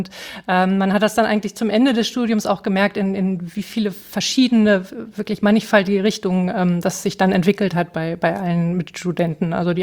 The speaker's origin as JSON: {"language": "German", "town": "Gifhorn", "region": "Lower Saxony", "country": "Germany", "said": "Ich komme aus Gifhorn, aus der Südheide."}